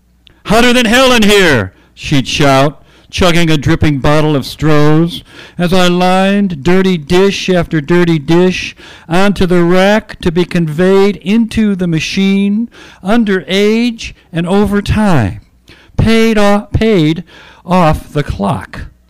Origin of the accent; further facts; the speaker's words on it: Cleveland, Ohio, United States; I went to school in Athens, Ohio. I'm from Cleveland, and here I am in New York, and I'm going to write poetry